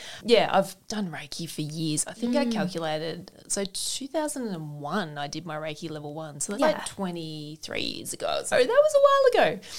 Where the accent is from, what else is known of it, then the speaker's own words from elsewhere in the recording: New South Wales, Australia; And then Tokemoor, where I grew up on the Murray River, was an hour north of Shepparton.